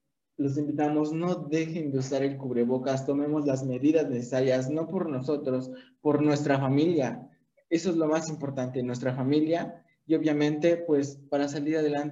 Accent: Mexico; Como mexicanos sabemos que somos muy, muy, muy grandes en ese aspecto

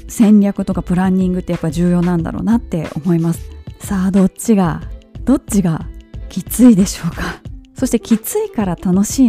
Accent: Kobe, Hyogo, Japan; 私の実家の本当に近所で、近所のおばちゃんたちは

